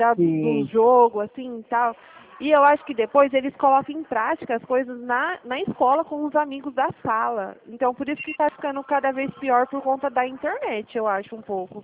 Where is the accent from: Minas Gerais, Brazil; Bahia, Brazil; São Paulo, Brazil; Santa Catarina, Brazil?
São Paulo, Brazil; Dracena; aqui onde eu moro, eu sou da cidade de Dracena.